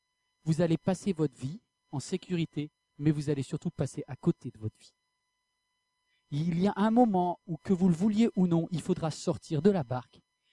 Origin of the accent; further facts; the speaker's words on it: Brittany, France; Moi, je viens de Bretagne, je sais ce que c'est.